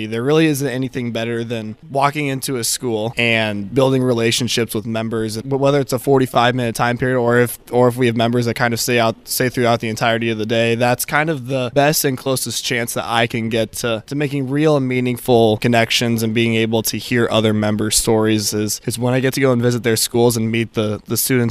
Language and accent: English; Audubon, Iowa, United States; I'm originally from Audubon, so I graduated from Audubon High School and was a member of the Audubon FFA chapter.